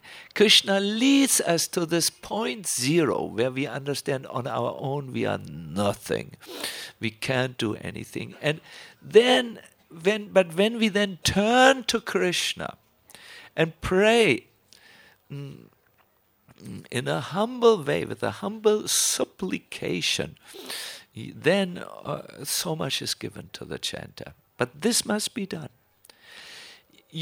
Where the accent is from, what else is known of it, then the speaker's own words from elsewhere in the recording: Germany; English is a second language; I'm from Germany.